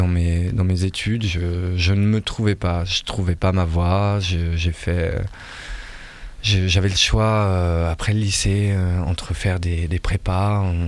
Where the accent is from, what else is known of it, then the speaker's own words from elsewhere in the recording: Bouxières-aux-Dames, Grand Est, France; also born or lived in Val-d'Oise; À la base, je viens de la périphérie de Nancy.